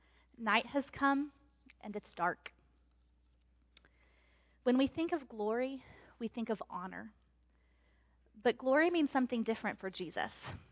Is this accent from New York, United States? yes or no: no; Texas, United States; I grew up in West Texas, so for me, glory means football championships.